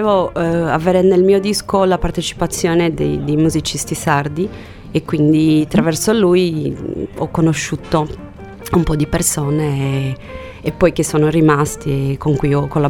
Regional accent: São Paulo, Brazil; Italian is a second language; moved away as an adult; now in Italy; io sono di São Paulo e ho deciso di lasciare São Paulo, che è una città grandissima e caotica, per fare un'esperienza nuova, cercando un luogo più piccolo e più tranquillo per vivere.

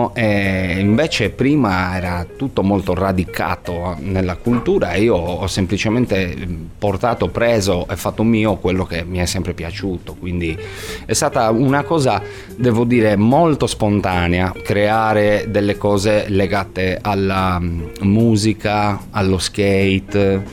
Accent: Sardinia, Italy; non ci crede nessuno che siamo sardi, a parte quando sentono parlare me, ovviamente

